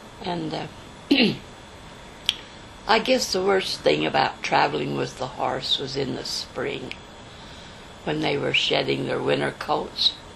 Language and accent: English; Smoot, Wyoming, United States; Up in Smoot at the foothills, about 2.5 miles west of Smoot. Couldn't have grown up in a better place.